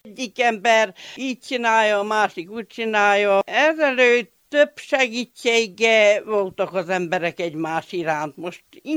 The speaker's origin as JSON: {"language": "Hungarian", "town": "Küsmöd", "region": "Harghita", "country": "Romania", "tie": "born or raised there", "said": "Jó, hát már hogy születtem"}